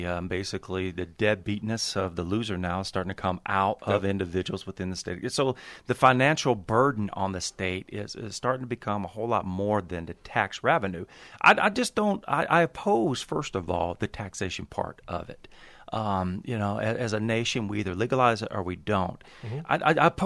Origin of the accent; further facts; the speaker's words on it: Texas, United States; I'm from Texas, in the state of Texas. We do have what's known as dry counties.